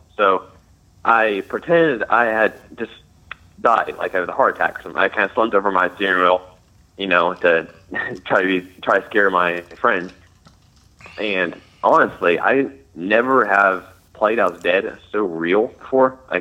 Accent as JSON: {"language": "English", "town": "Frankfort", "region": "Indiana", "country": "United States", "said": "Hi, I'm from Frankfort, Indiana."}